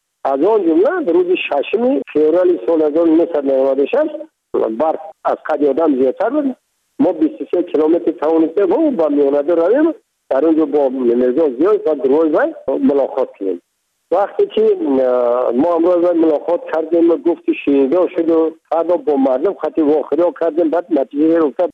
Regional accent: Tajikistan; first language Tajik; من تاجیک هستم، تو هم تاجیک هستی، زبان منم تاجیک هست، دینم این هست،

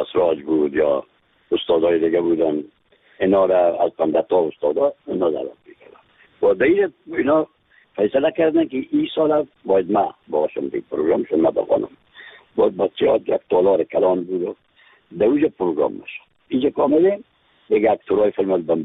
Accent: Afghanistan; از افغانستان هستیم

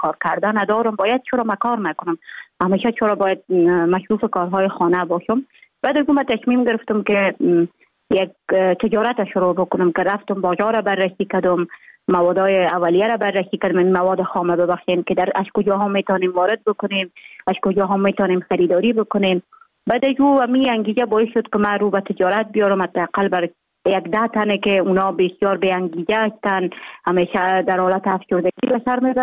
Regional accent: Jowzjan, Afghanistan; also born or lived in Mazar-i-Sharif; من در ولایت جوزجان به دنیا آمدیم، 26 سال عمر دارم، مکتب خود در افغان ترک تا سنف 9 در جوزجان خواندیم، بعدن آمدیم سنف 10 تا 12 در افغان ترک مزار شریف ادامه دادیم.

